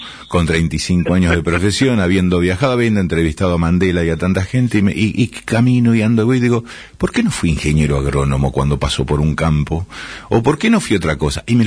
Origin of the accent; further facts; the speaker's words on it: Patagonia, Argentina; Bueno, vengo de la Patagonia, vi una sola chimenea encendida